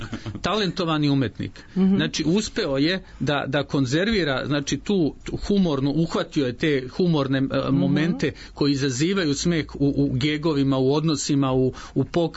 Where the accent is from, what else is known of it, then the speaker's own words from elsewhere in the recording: Užice, Šumadija and Western Serbia, Serbia; ja sam rođeni Užičanin i onda stalno kažu, vi ste Užičani, duhoviti i tako